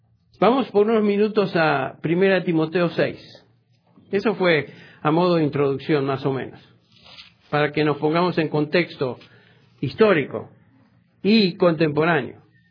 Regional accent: Argentina; moved away; Yo vine de Argentina hace muchos años.

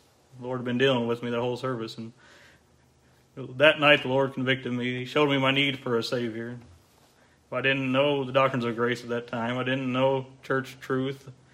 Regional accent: Clarksville, Tennessee, United States; I am from the Clarksville, Tennessee area, growing town, about 200,000 people almost now. It wasn't that big 20, 30 years ago, but it's a military town.

